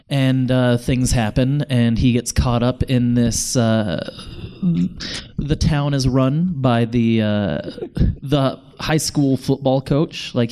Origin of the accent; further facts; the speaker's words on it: Texas, United States; I grew up in Deep East Texas, so I kind of grew up in not necessarily as bad of a setting as Southern Bastards has